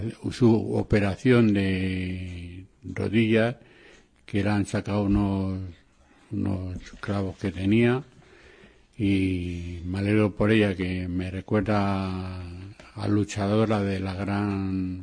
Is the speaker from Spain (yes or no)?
yes; Fuenlabrada, Community of Madrid, Spain; Yo soy de Fuenlabrada, pero quizás venga